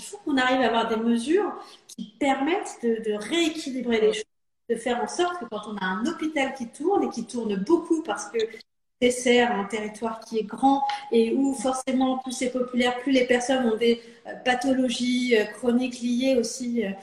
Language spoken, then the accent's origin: French; Saint-Ouen-l'Aumône, Île-de-France, France; Moi j'ai grandi dans le Val-d'Oise, à Saint-Ouen-l'Aumône, donc pas très loin de là où je suis élue aujourd'hui. Donc, il y a un territoire assez populaire. Moi, je fais ma scolarité en ZEP, en zone d'éducation prioritaire.